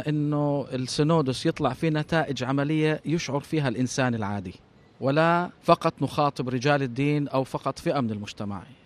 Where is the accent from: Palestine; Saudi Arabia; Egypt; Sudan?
Palestine; هذه الخصوصية بتنبع من كوننا مسيحيين أصليين في البلاد المقدسة، فمنحافظ على وجودنا. أنا كفلسطيني مسيحي